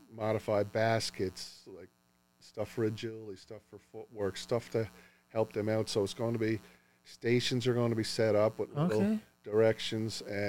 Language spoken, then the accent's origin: English; Newfoundland and Labrador, Canada; I'm from Newfoundland, so I went up through the provincial system.